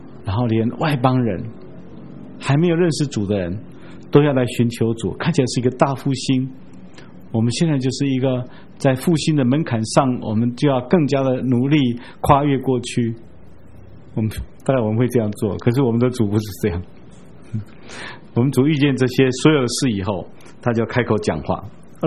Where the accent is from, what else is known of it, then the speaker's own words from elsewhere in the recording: China; 我们中国人早就预言这一件事